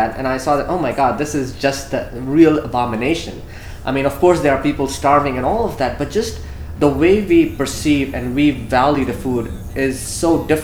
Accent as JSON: {"language": "English", "country": "India", "tie": "born or raised there", "lives_now": "United States", "said": "when I grew up in India, we had a very strict season because the mangoes were coming from the tree."}